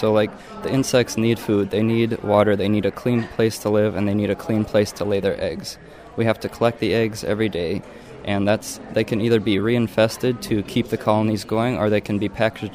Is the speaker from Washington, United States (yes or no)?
no; Lamberton, Minnesota, United States; Well, I grew up in Lamberton, Minnesota.